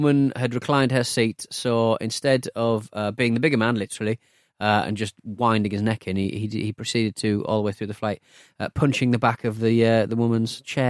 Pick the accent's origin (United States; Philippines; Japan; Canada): Canada; Not as a Canadian.